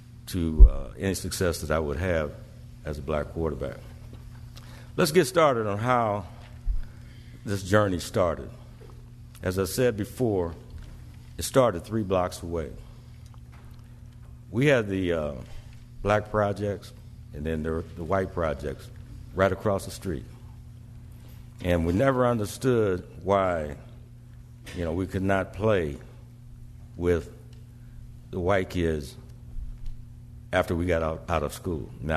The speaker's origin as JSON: {"language": "English", "town": "Omaha", "region": "Nebraska", "country": "United States", "tie": "born or raised there", "said": "they vividly remember how we grew up in South Omaha as a melting pot community"}